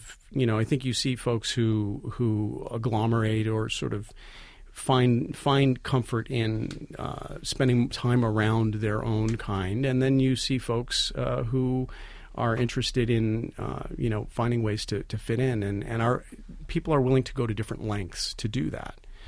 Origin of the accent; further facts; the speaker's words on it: Milwaukee, Wisconsin, United States; Well, I grew up in Milwaukee in the 80s